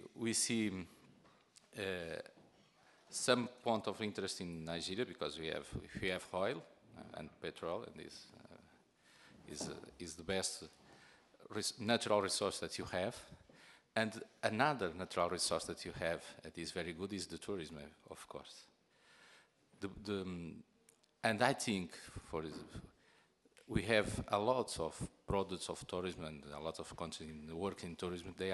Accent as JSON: {"language": "English", "region": "Malanje", "country": "Angola", "tie": "born there", "second_language": "English", "said": "I was born in Angola, is easily to see, in the north, Malange."}